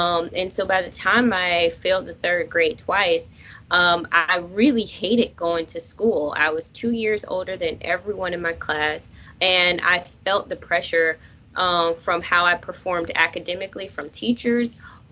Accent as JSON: {"language": "English", "town": "Jacksonville", "region": "Florida", "country": "United States", "tie": "born or raised there", "said": "I grew up in Jacksonville, Florida, and on the east side of Jacksonville"}